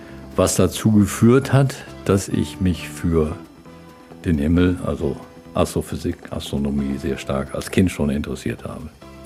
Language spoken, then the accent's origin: German; Germany; Ich bin am Mittellandkanal groß geworden.